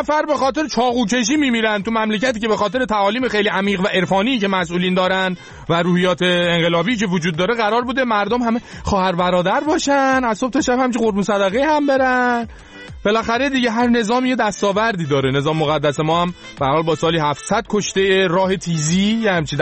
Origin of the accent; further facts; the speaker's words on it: Iran; به عنوان یه ایرانی